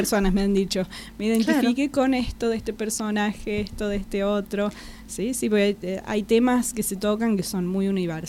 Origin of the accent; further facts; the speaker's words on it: Córdoba, Argentina; Sí, sí, soy de Córdoba.